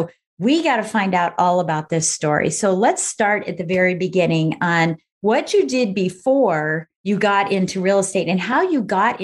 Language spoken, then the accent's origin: English; Colorado Springs, Colorado, United States; I was raised in Colorado Springs, Colorado, where I had everything around me military.